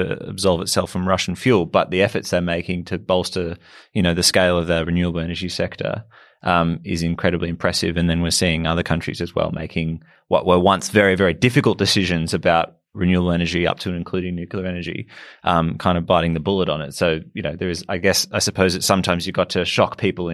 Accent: Australia; it does strike me as an Australian, and I'm sure it strikes many Australians

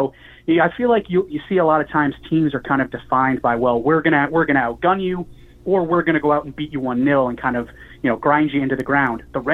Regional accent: Massachusetts, United States; I grew up in Massachusetts as a soccer fan. I was 11 years old when the league started

